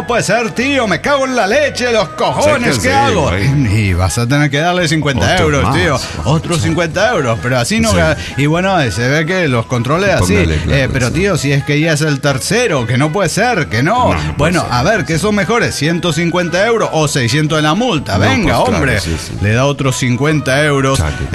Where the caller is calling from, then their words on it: Tarija, Bolivia; Soy el Rosonero de Guadalquivir de Tarija, Bolivia.